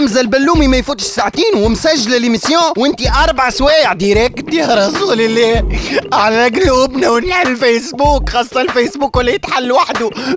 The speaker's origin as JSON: {"language": "Arabic", "country": "Tunisia", "said": "اي نعم انا تونسي كيما التوانسة الكل."}